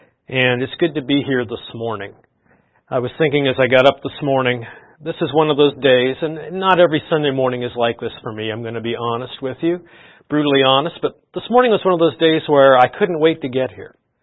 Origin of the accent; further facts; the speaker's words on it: Canada; now in St. Louis, United States; As a Canadian, even though I've lived in St. Louis for 25 years, I still find it weird to call it Veterans Day.